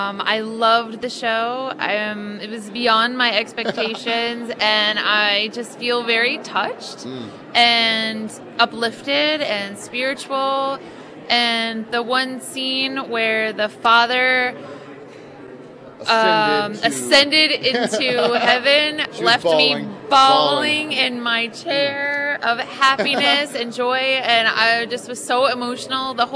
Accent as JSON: {"language": "English", "country": "United States", "tie": "born or raised there", "said": "I grew up in the United States and was raised Christian."}